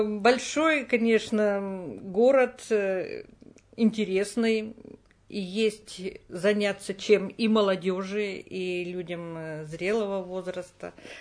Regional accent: Izhevsk, Udmurt Republic, Russia; moved away as an adult; now in Moscow, Russia; Я родилась и жила в Ижевске, это Удмуртская республика. И с родителями я там проживала до тех пор, пока не уехала учиться в столицу нашей родины, Москву.

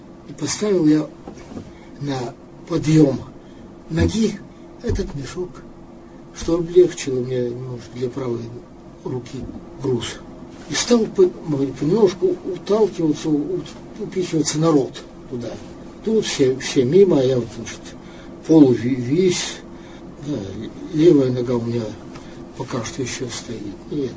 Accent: Ural, Russia; Ну, вы знаете, что я родился, вырос на Урале.

